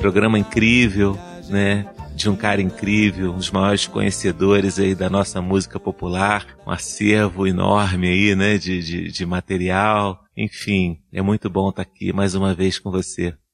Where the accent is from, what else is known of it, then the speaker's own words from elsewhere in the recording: Petrópolis, Rio de Janeiro, Brazil; Eu sou de Petrópolis, né? Petrópolis está totalmente ligado à história do Brasil